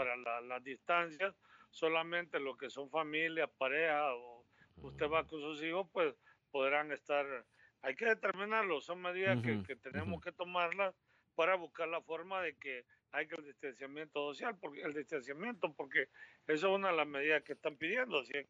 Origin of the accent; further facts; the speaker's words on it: Lima, Peru; No es que llegue yo como limeño y solo por ser limeño quiero un préstamo